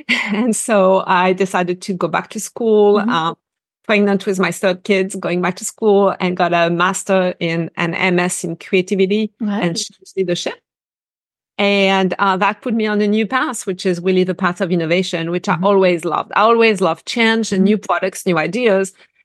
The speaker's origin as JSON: {"language": "English", "town": "Paris", "region": "Île-de-France", "country": "France", "tie": "born or raised there", "second_language": "English", "said": "If you haven't guessed, I'm originally from France. I'm from Paris. And I was born and raised a city girl, Parisian girl."}